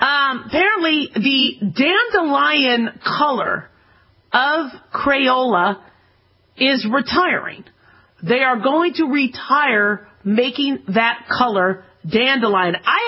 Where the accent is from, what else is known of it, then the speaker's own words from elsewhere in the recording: Phoenix, Arizona, United States; And now remember, I grew up in Phoenix, Arizona.